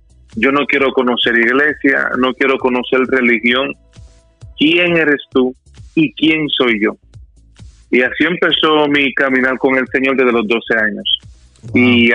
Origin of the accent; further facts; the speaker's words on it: Puerto Rico; also born or lived in Dominican Republic; yo nací en la Isla del Encanto, en Puerto Rico, de padres dominicanos. Me crié en los dos países. Duré un año aquí, 2 años allá, 3 años aquí, 3 años allá.